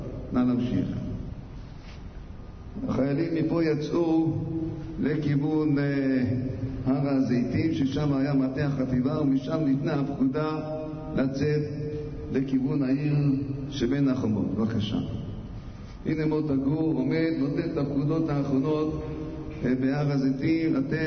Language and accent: Hebrew; Jerusalem, Jerusalem District, Israel; אני יהודי ירושלמי